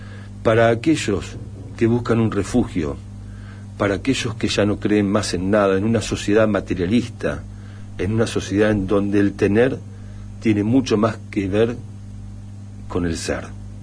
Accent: Argentina; Nadie puede negar el orgullo como argentino de un papa argentino

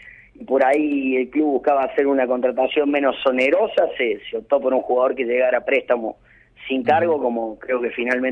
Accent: Córdoba, Argentina; Acá en el interior, yo soy de Córdoba

